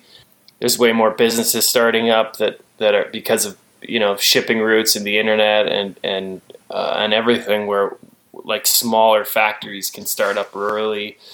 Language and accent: English; Canada; I'm Canadian. Like I grew up playing hockey.